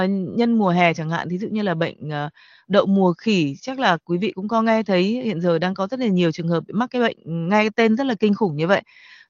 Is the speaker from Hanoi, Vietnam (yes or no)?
yes; Hanoi, Vietnam; là một người sinh ra và lớn lên ở Hà Nội